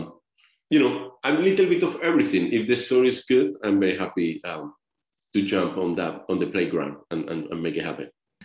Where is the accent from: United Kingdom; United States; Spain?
Spain; I'm from Spain, shot my first film in Argentina, in Spanish, a teen comedy.